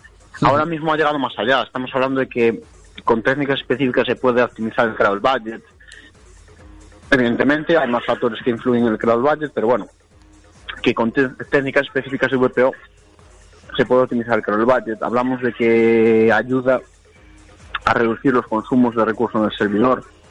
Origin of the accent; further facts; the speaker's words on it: Galicia, Spain; accent: Galician; se me reconoce que soy gallego, tengo acento bastante cerrado, pero es producto de que normalmente hablo gallego, o sea, yo normalmente... En ámbito cerrado hablo gallego.